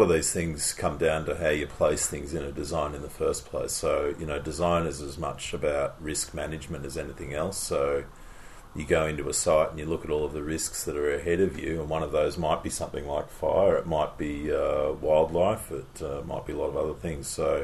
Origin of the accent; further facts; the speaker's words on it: Bendigo, Victoria, Australia; I'm from Bendigo.